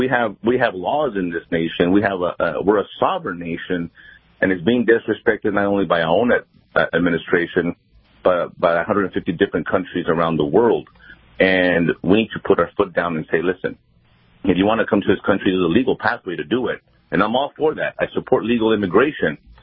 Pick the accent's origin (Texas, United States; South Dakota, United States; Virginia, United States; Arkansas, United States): Texas, United States; El Paso; I'm born and raised in El Paso.